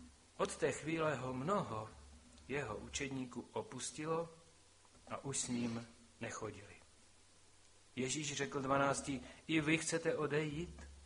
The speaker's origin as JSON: {"language": "Czech", "town": "Velká Lhota", "region": "Zlín Region", "country": "Czechia", "lives_now": "Vsetín, Czechia", "said": "já jsem mám manželku ze Vsetína, i když jsem z Velké Lhoty a na Vsetíně jsem byl, chvíli jsem sloužil asi 5-6 let, ale bydleli jsme tam a velmi dlouho a zřejmě budeme bydlet. Máme tam domek"}